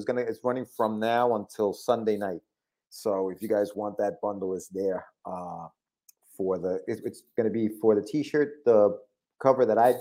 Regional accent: New York, United States; or it could be just like because we're from New York and Cabarucci's were the joint.

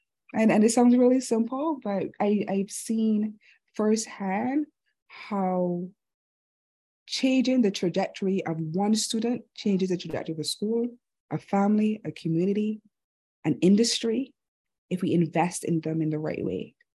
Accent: Barbados; my immigrant background. I am nothing without my culture. I'm from Barbados.

